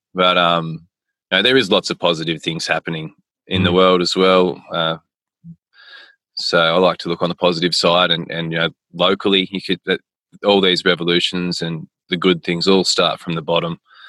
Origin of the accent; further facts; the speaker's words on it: Coffs Harbour, New South Wales, Australia; And then it can go all the way up to where I grew up near Coffs Harbour